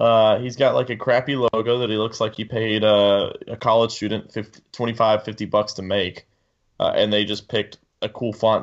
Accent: Charlotte, North Carolina, United States; I'm from Charlotte, North Carolina.

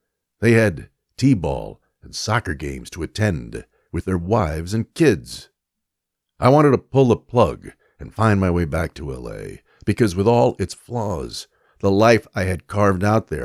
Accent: New York, United States; Growing up in New York, I was always in love with the West Coast.

